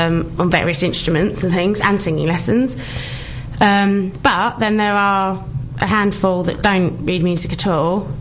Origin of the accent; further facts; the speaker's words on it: Brentwood, East of England, United Kingdom; also born or lived in London; I was brought up in Brentwood, went to school in Brentwood